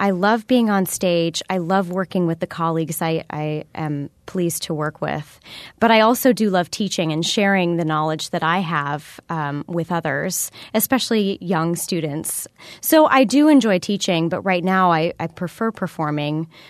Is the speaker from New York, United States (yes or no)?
no; Appleton, Wisconsin, United States; I'm originally from Appleton, Wisconsin, so I have a strong connection to Wisconsin in general.